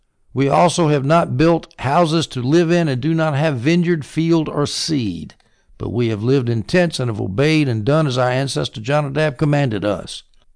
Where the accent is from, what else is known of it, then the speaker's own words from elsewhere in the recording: the South, United States; I'm from the South, the American South, and I'll tell you, I understand that. We don't like to change things quickly down here.